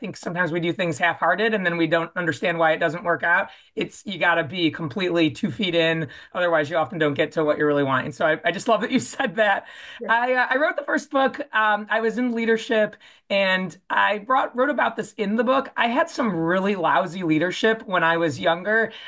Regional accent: Buffalo, New York, United States; moved away as an adult; now in California, United States; I'm from Buffalo, New York, originally. I went to college at Notre Dame, ended up in California when I went to get my MBA at USC

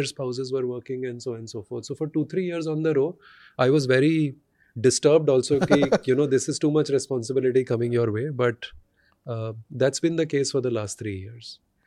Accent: Faridabad, Haryana, India; English is a second language; So I grew up in Faridabad.

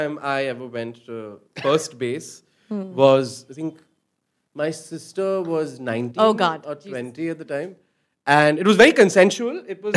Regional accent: Manchester, North West England, United Kingdom; I am from Manchester.

